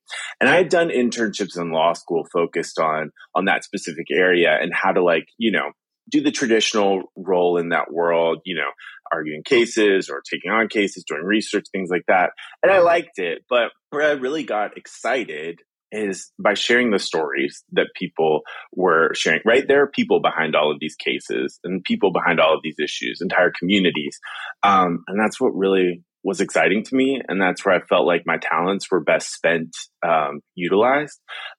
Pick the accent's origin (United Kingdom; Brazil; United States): United States; Lewisburg, West Virginia; I grew up in West Virginia, a little town called Lewisburg.